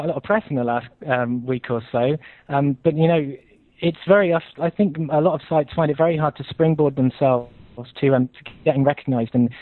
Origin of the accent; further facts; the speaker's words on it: United Kingdom; Well, I'm actually a student from the UK, obviously, by my accent.